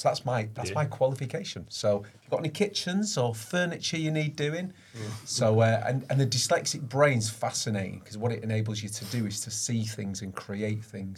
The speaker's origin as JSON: {"language": "English", "town": "Manchester", "region": "North West England", "country": "United Kingdom", "tie": "born or raised there", "also_born_or_lived": "Naples", "lives_now": "Derby, United Kingdom", "said": "So actually, home for me right now is Derby. However, I was born in Manchester and I lived as a child across Manchester and Naples."}